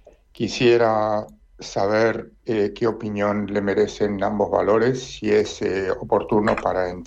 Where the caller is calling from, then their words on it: Barcelona, Catalonia, Spain; de Barcelona.